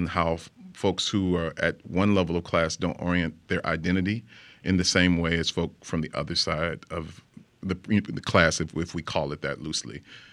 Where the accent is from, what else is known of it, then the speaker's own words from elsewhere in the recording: Chicago, Illinois, United States; I come from an interesting part of the country where I think we see a lot of that. I'm from Chicago, Illinois